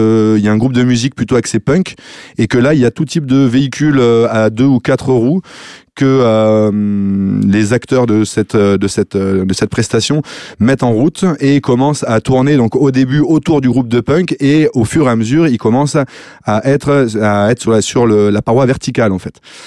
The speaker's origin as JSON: {"language": "French", "town": "Saint-Nazaire", "region": "Pays de la Loire", "country": "France", "said": "Alors, je viens de Saint-Nazaire"}